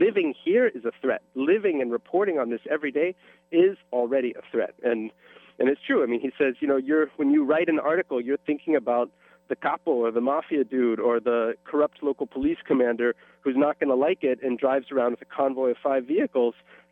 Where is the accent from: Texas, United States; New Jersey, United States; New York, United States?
Texas, United States; Personally, I grew up in Texas in the countryside, and I grew up around guns and was taught gun safety by my father.